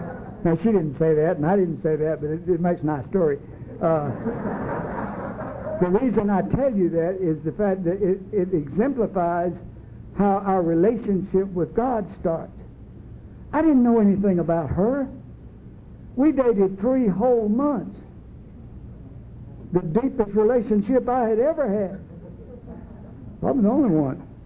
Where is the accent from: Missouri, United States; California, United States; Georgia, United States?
Georgia, United States; LaGrange; See, I grew up in Georgia, in LaGrange, Georgia, in a Southern Baptist church. It was at the end of our street.